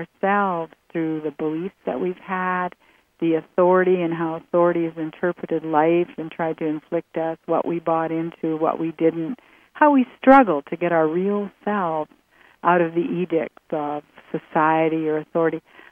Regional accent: Canada; I'm Canadian, not American

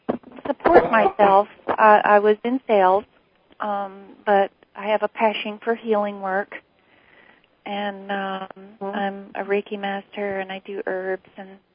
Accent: Arizona, United States

